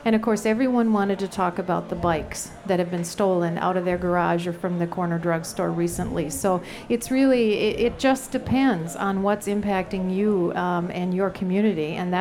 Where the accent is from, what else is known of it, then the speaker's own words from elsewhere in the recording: St. Paul, Minnesota, United States; I say town because I'm from St. Paul, and it's just a big, small town.